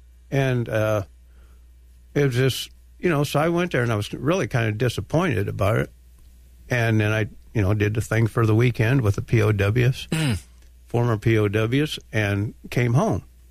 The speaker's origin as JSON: {"language": "English", "town": "Toulon", "region": "Illinois", "country": "United States", "said": "And I signed in, I was from Toulon, Illinois."}